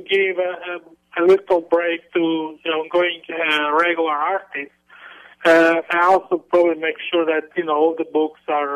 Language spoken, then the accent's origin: English; Italy; accent: Italian; Due to my Italian accent and, you know, cold and no stuff.